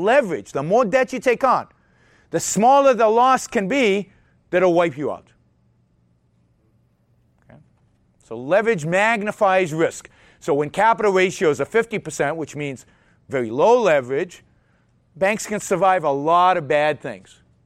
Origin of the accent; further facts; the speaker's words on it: California, United States; I'm from California, so $1 million is like buys you a little home.